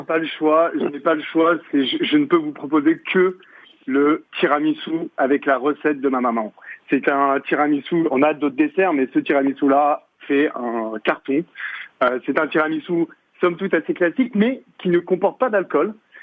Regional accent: Occitanie, France; Je suis de l'Aveyron.

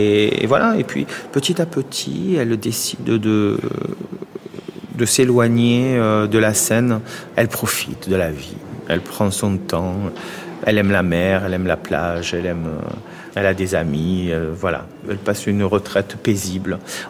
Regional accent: Marseille, Provence-Alpes-Côte d'Azur, France; now in Paris, France; je suis originaire de Marseille. Je suis un petit provincial, comme on dit, à Paris. Et je viens pour faire les cours Florent.

